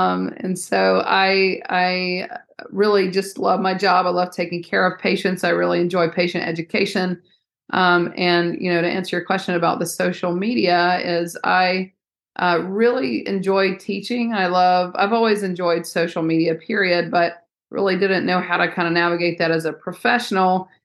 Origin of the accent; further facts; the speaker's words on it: Georgia, United States; So I was born and raised in Georgia, kind of got into medicine.